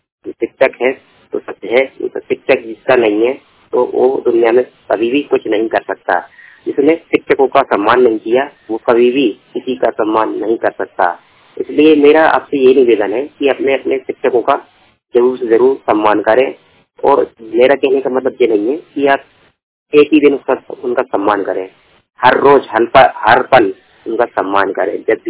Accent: Bhopal, Madhya Pradesh, India; मैं भोपाल जिले का रहने वाला हूँ।

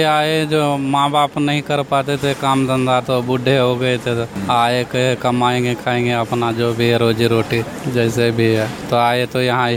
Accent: Araria, Bihar, India; now in Delhi, India; Araria district के, बिहार से।

